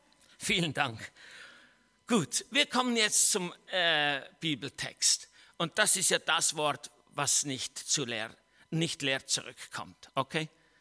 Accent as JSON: {"language": "German", "country": "Switzerland", "said": "Ich bin ja Schweizer. Darf ich ja sagen."}